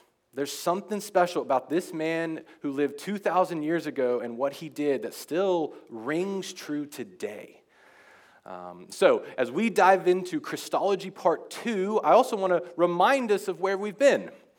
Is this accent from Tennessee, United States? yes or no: no; Oklahoma, United States; moved away as an adult; now in Vancouver, Canada; I am a pastor from the States. I originally grew up in Oklahoma, but I've been living in Vancouver the last year and a half, finishing a seminary degree.